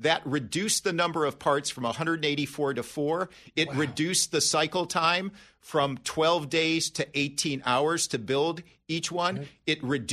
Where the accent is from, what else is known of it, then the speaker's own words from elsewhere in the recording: Cleveland, Ohio, United States; I grew up blue collar in Cleveland.